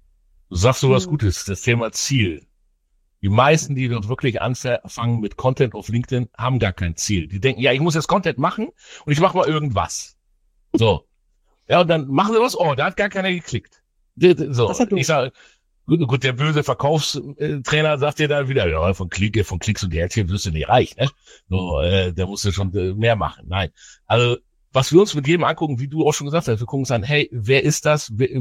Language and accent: German; Bremen, Germany; So, jetzt komme ich aus Bremen, ja.